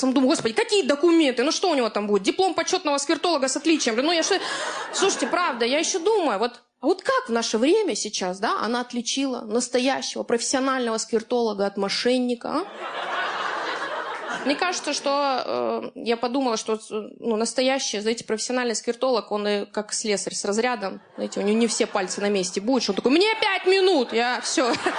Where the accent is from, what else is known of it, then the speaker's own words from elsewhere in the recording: Rostov-on-Don, Rostov Oblast, Russia; Потому что я вот сама из Ростова, и я привыкла отвечать за свои слова.